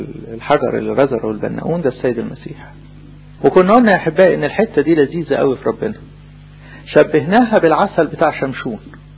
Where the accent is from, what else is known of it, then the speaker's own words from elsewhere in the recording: Egypt; بلدنا مصر المحبوبة